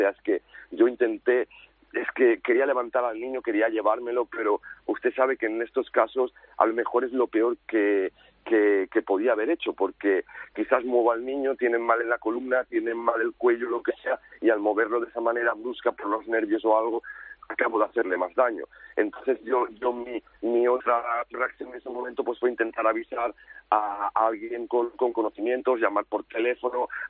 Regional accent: Barcelona, Catalonia, Spain; yo es un lugar por el que llevo pasando 34 años, o sea, es mi ciudad natal, es uno de los lugares por los que más paso, porque vivo muy cerca de las Ramblas

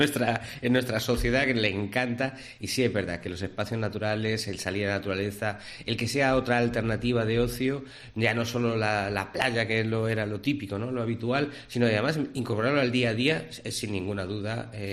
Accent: Spain; No creo que hayamos cambiado esencialmente como españoles que somos

